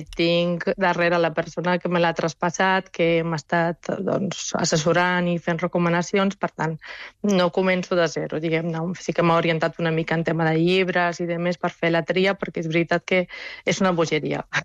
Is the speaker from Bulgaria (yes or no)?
yes; Bulgaria; now in Barcelona, Spain; Jo soc búlgara, però ja porto 24 anys vivint a Barcelona i bueno, soc més d'aquí que d'allà.